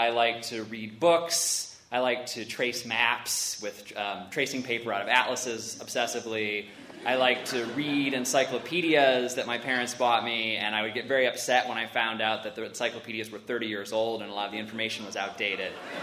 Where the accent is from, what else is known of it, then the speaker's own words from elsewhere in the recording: Buffalo, New York, United States; born there; So I was not born in Kiev. I was born in Buffalo. Buffalo, you know us, we don't live there now.